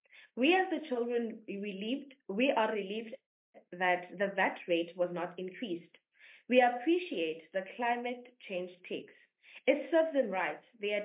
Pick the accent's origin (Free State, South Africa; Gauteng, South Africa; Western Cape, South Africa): Western Cape, South Africa; Plettenberg Bay; I am 17 years of age, and I come from Kwanokutula in Plettenberg Bay under the Bido municipality.